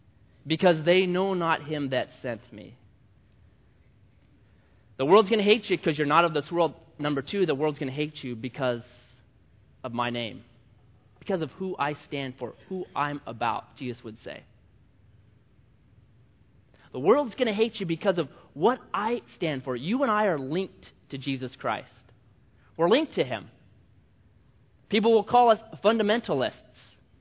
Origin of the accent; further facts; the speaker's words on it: United States; I'm an American, so I was linked with it all.